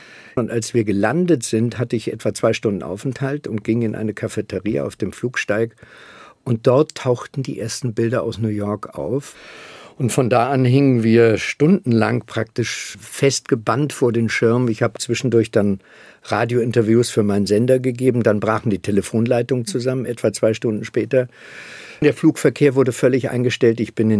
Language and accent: German; Germany; weil um 12 Uhr musste ich als Westdeutscher mit meinem Pass raus.